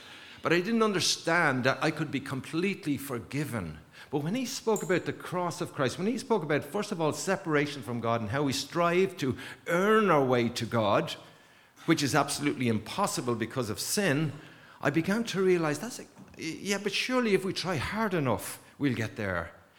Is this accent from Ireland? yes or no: yes; East Coast, Ireland; because I'm from the East Coast, that's where I was born and raised.